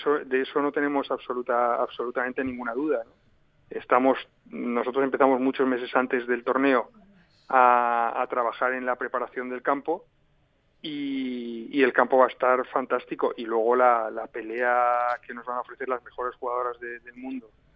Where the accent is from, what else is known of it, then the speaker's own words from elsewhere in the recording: Valencian Community, Spain; yo si me pusiera en los zapatos del jugador valenciano, como valenciano que soy